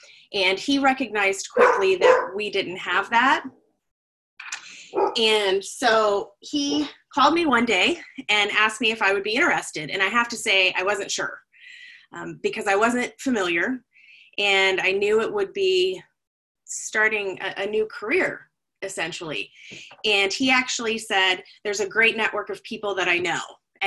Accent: Alaska, United States; also born or lived in New York, United States; I am originally from Alaska, and so I started teaching. I taught public speaking for many years at the University of Alaska Fairbanks. And from there, I moved on to a college in upstate New York

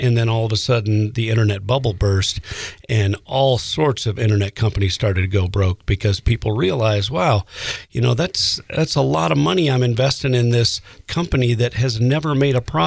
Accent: Hamilton, Montana, United States; moved away as an adult; I was in the military and in the Air Force for a little over 8 years, born and raised in Hamilton, Montana, and then left with my high school sweetheart in back in right when I graduated high school.

